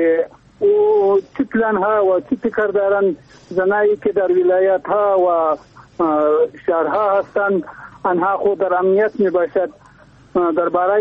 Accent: Afghanistan; البته شما خوب می فهمید و فکر دارید که ولایت ما بیخی درجه سوم جای دارد

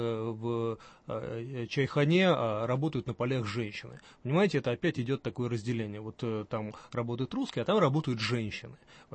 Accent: Moscow, Russia; Я москвич по национальности.

